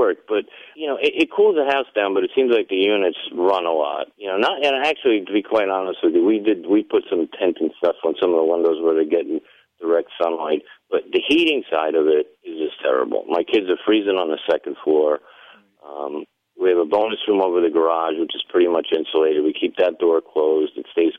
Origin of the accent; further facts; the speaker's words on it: Vermont, United States; being from up north, I lived with wood-burning stoves and, you know, I grew up in Vermont